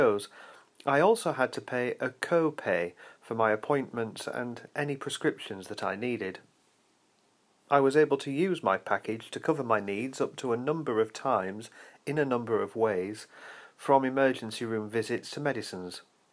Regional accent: United States; I am an American. I live in a city called Pensacola, Florida

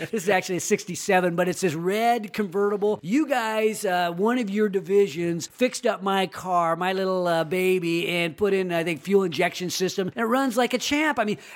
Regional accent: Roseville, California, United States; This is, you know, Sacramento is, I think, all of our town, but I grew up in Roseville.

